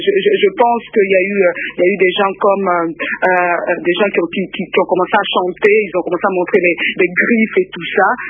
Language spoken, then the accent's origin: French; Abidjan, Côte d’Ivoire; now in Belgium; c'est grâce à Marie Dolne si on veut voir que j'ai quitté Abidjan pour venir en Belgique